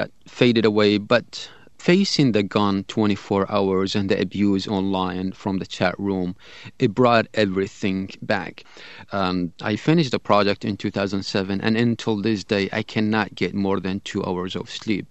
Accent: Najaf, Najaf Governorate, Iraq; that's how my brother died in my hometown of Najaf in Iraq

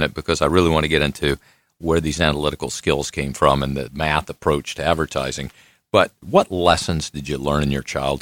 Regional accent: Mississippi, United States; Yeah, I'm from Mississippi. We always looked up to Florida.

